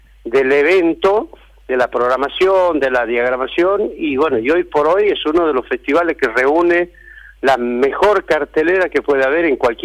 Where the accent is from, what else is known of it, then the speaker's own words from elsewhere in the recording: La Banda, Santiago del Estero, Argentina; born there; Nacido en la ciudad de La Banda, ajá, sí, claro, ahí en La Banda, y bueno, la mayoría de la familia somos nacidos en La Banda.